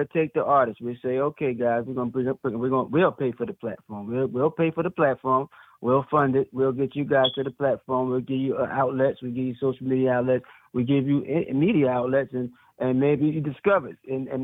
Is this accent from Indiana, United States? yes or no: no; Philadelphia, Pennsylvania, United States; I'm from West Philadelphia